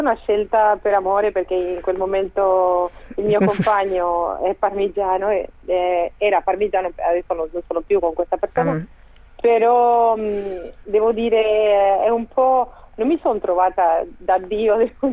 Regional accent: Santo Tomé, Santa Fe, Argentina; sono nata a Santa Fe, però ho vissuto quasi tutta la mia vita lì a Santo Tomé

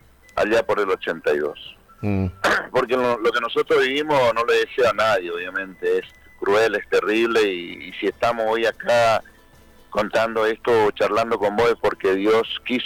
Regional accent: La Leonesa, Chaco, Argentina; Yo soy de La Leonesa, a 75 kilómetros de la capital chaqueña. Estamos bien al norte, sería casi frontera con el Paraguay. Nacido y criado ahí, oriundo de ese lugar, sigo estando en ese lugar

